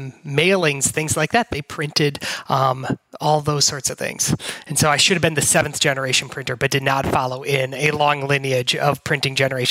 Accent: Wisconsin, United States; Well, I grew up in Wisconsin in an entrepreneur.

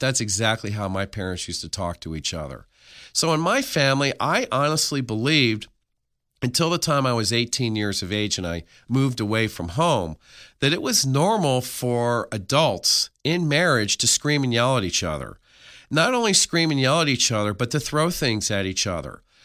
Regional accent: Philadelphia, Pennsylvania, United States; also born or lived in Arizona; I was born in Arizona, and shortly thereafter, my parents moved back to the Philadelphia area.

